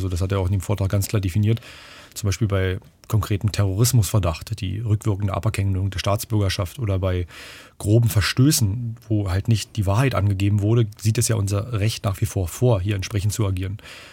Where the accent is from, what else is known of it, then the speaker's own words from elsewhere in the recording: Tangermünde, Saxony-Anhalt, Germany; dass es meiner Heimat besser geht. Also Tangermünde, die ganze Region, kommunalpolitisch wollte ich mich engagieren.